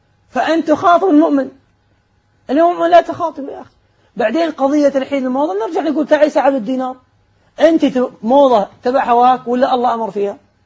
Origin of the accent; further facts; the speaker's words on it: Saudi Arabia; إن عندنا في السعودية يقول نفصل عالي